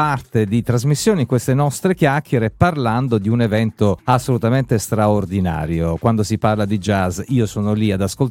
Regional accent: Mesagne, Apulia, Italy; now in Francavilla Fontana, Italy; non sono di Francavilla, ormai sono di Francavilla d'adozione perché vivo a Francavilla, sono di Mesagne

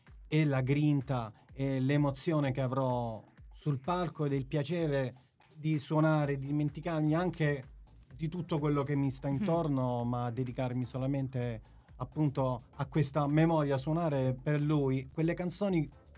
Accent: Tirana, Tirana County, Albania; Io da Tirana, dall'Albania.

